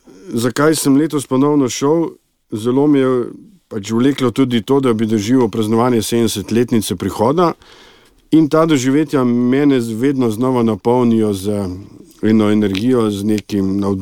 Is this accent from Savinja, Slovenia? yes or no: no; Škofja Loka, Upper Carniola, Slovenia; Jaz prihajam iz Škofje Loke